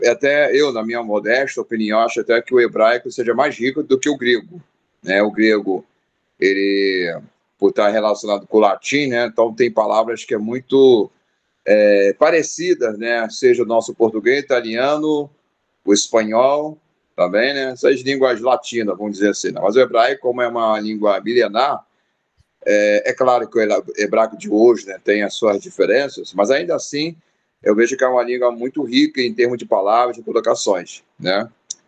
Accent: Rio de Janeiro, Brazil; accent: carioca; eu sou aqui do estado do Rio de Janeiro, acho que já perceberam meu sotaque, carioquês, né? Bem forte, né, meu sotaque.

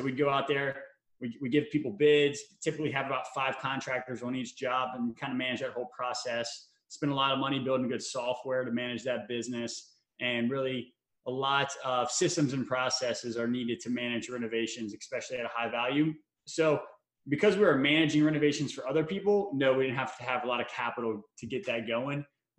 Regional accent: Baton Rouge, Louisiana, United States; now in Florida, United States; I grew up in Baton Rouge, Louisiana, so kind of a smaller college town, kind of slow.

